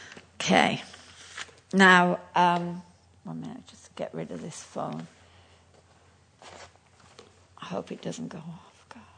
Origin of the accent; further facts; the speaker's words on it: England, United Kingdom; in London, obviously, I'm English